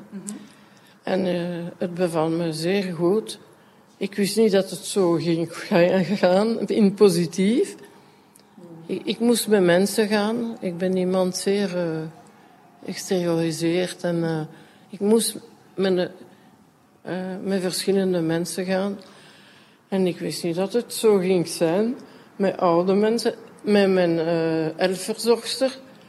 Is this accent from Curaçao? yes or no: no; Brussels, Belgium; first language French; Dutch is a second language; Goed, tweetalig. Ik ben echt een Brusselaar. Soms gehoort toch een beetje dat ik Franstalig ben, hè.